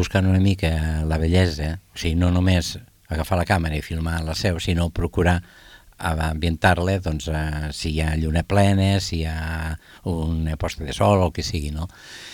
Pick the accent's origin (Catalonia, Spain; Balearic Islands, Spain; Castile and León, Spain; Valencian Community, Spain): Catalonia, Spain; Lleida; som tres lleidatans, que fem molt per Lleida